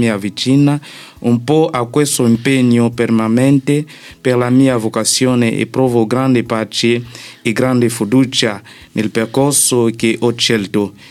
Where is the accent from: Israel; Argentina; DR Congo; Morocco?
DR Congo; Italian is a second language; now in Saronno, Italy; vengo dalla Repubblica Democratica del Congo.